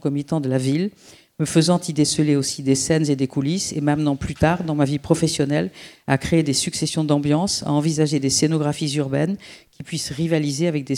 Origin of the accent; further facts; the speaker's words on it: south of France, France; Puis j'ai été élevée dans le Sud et je vis aujourd'hui à Marseille.